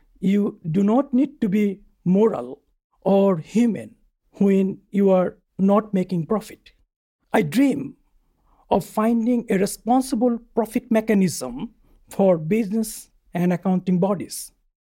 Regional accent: Dhaka, Dhaka Division, Bangladesh; I grew up in Dhaka, the capital of Bangladesh.

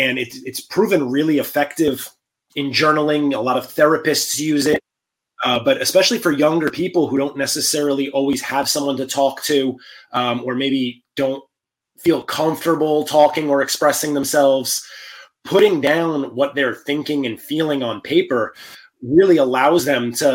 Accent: Bronx, New York, United States; Growing up in the Bronx, I was told that's not a real job.

